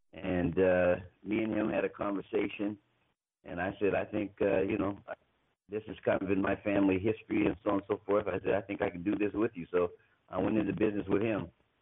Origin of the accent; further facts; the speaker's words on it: United States; I'm from the United States.